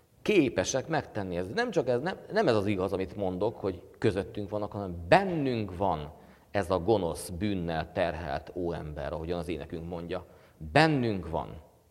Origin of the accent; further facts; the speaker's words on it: Békéscsaba, Békés, Hungary; ugye én Békéscsabai vagyok